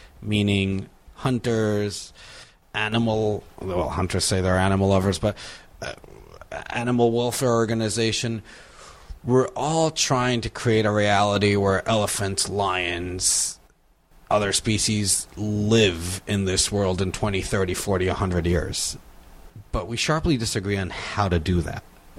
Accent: Israel; now in Brooklyn, United States; I'm originally from Israel, and I live in Brooklyn for the last 20 years.

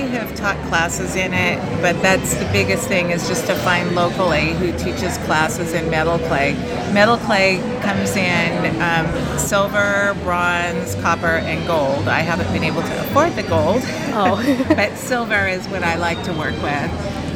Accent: Walla Walla, Washington, United States; also born or lived in California; I grew up in Walla Walla, Washington

